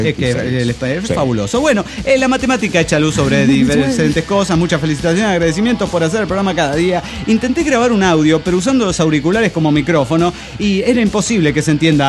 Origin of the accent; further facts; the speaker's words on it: León, Guanajuato, Mexico; de León, Guanajuato.